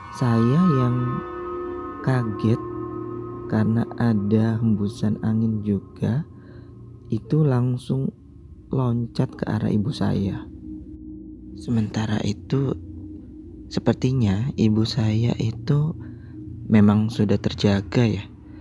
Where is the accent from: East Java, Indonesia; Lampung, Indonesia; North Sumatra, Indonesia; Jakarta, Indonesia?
North Sumatra, Indonesia; Saya dari Sumatera Utara.